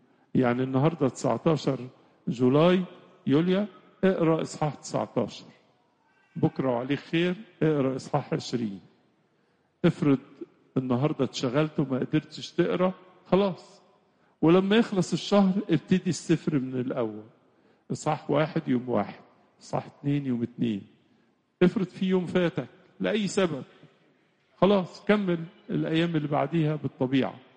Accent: Egypt

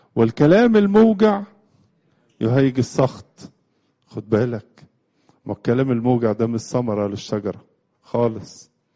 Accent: Egypt; وده منظر مألوف عندنا في مصر خالص مش كده برضو

